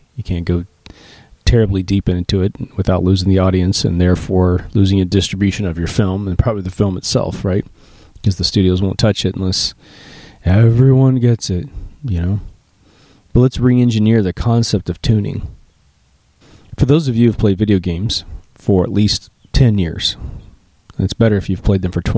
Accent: Kansas, United States; I'm from Kansas, and so I've had hundreds of dreams where I'm looking at the Kansas plains in the middle of the night

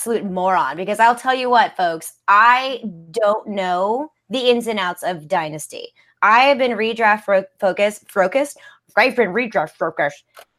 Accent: St. Louis, Missouri, United States; okay, so I'm from St. Louis, Missouri.

